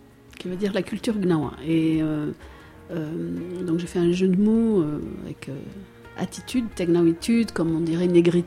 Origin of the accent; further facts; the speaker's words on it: Algeria; born there; comme moi je suis née en Algérie de parents marocains, c'est vraiment quelque chose que, voilà, qui est difficile pour nous quand on est entre deux pays.